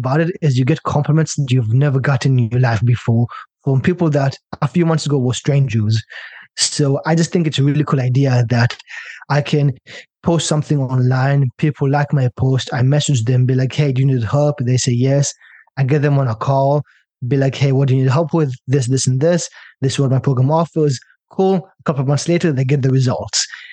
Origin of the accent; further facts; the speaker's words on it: China; also born or lived in Israel; I went to university in British Columbia in Canada. I'm from Israel originally, by the way, and I grew up in China. So all over the world.